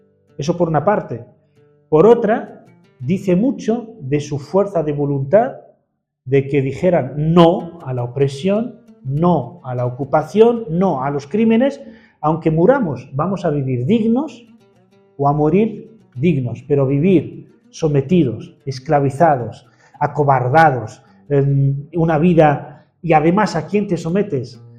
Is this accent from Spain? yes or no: yes; Spain; Y eso para nosotros, como españoles o como europeos